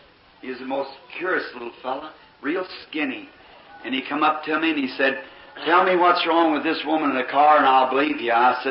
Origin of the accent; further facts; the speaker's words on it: Kentucky, United States; born there; I am a Southerner by being born in Kentucky